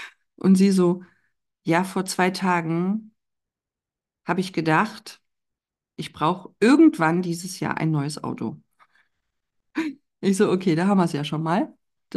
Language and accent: German; Bautzen, Saxony, Germany; accent: slightly Berlin-tinged; mein Dialekt ist so ein bisschen berlinerisch angehaucht. Und dann sagte ich, ich komme aus Bautzen, aus Sachsen.